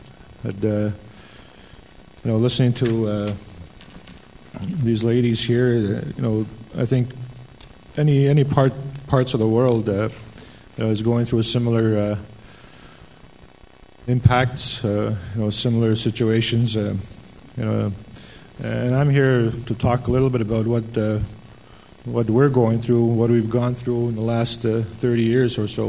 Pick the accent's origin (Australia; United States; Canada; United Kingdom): Canada; Nemaska, Quebec; I come from the Cree Nation of Namiska. And I grew up in this community called Namiska.